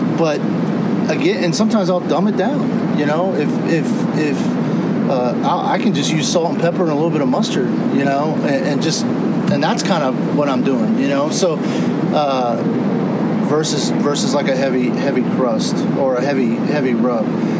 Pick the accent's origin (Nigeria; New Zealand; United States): United States; Texas; also born or lived in Kansas City / Birmingham; And, having time in Kansas City, growing up in Texas, living in Birmingham, Alabama.